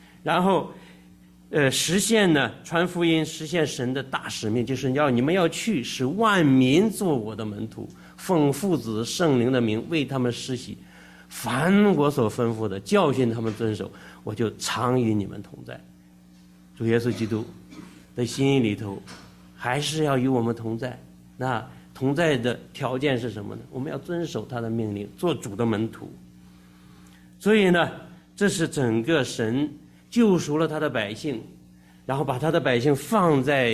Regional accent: Shandong, China; 这个我是山东人哈，从小就是贯穿着你见到长辈要好好称呼才有礼貌。

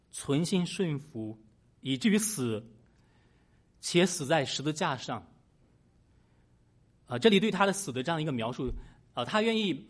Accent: Shandong, China; 我的老家是在山东，是在农村，我是在农村长大的。

